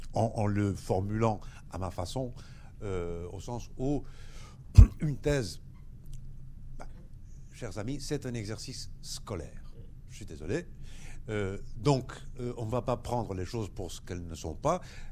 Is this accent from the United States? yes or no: yes; United States; Parce que je suis américain et je ne suis pas né aux États-Unis.